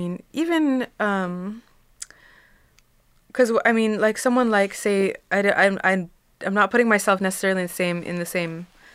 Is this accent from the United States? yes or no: no; Canada; I'm Canadian. That's what I am. I'm Canadian. I grew up in Canada.